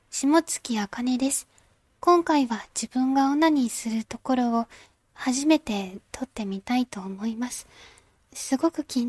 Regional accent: Fukuoka, Japan; 出身地は福岡で、新人声優です。

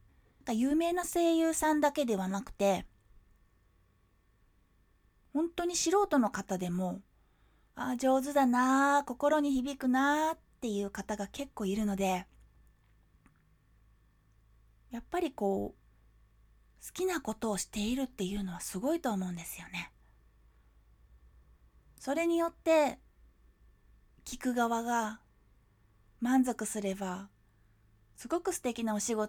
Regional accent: Kyushu, Japan; 出身地は九州です。

